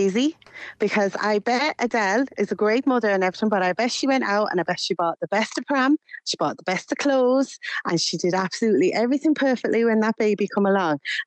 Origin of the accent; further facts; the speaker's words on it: Manchester, North West England, United Kingdom; I'm from Manchester in England.